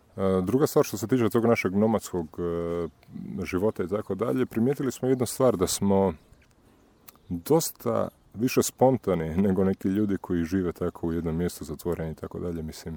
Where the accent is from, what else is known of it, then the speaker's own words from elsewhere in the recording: Pula, Istria County, Croatia; Ja sam prije par godina, pošto dolazim iz Pule